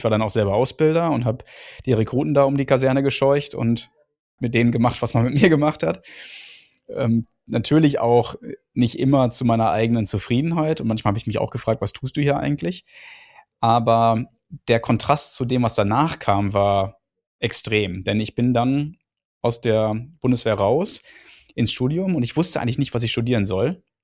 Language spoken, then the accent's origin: German; Gütersloh, North Rhine-Westphalia, Germany; Also, ich bin in Gütersloh geboren worden, 1982, bin also jetzt 42 Jahre alt. Und wer Gütersloh kennt, viele kennen es nicht, das ist eine gutbürgerliche, bodenständige, konservative Gegend